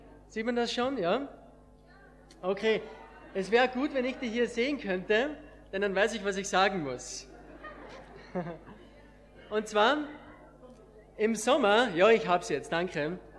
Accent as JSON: {"language": "German", "town": "Schladming", "region": "Styria", "country": "Austria", "said": "ich komme aus Österreich, von Schladming, vielleicht Salzburg wisst ihr, und Schladming"}